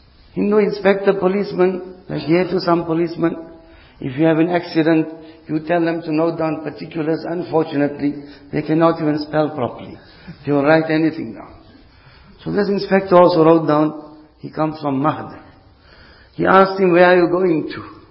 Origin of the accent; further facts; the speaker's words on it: South Africa; So knowing that I was from South Africa, first he made me recite some surahs of the Qur'an.